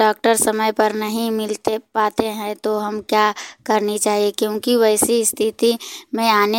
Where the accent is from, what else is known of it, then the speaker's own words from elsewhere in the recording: Bihar, India; नवादा जिला की रहने वाली हूँ। मैं एक विद्यार्थी हूँ, मेरी उम्र 20 वर्ष का है। मेरे पिन कोड 8509 है।